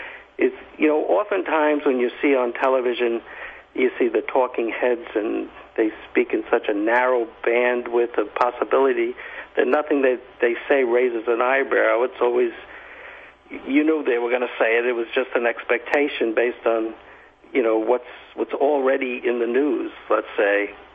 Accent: United States; And I'm an American.

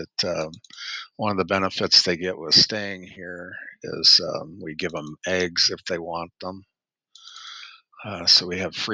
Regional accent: Illinois, United States; No, I was from Illinois.

